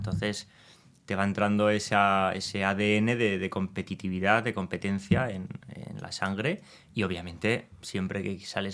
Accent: Falces, Navarre, Spain; Yo soy de Falce, soy navarro.

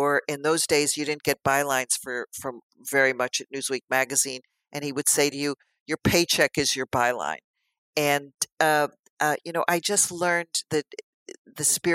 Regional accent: United States; So I thought, as an American, I can bring a different perspective.

